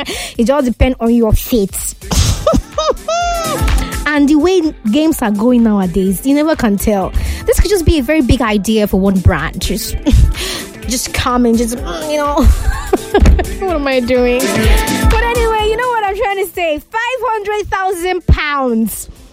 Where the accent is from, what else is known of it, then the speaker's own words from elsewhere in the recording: Ibafo, Ogun, Nigeria; from Ibafo.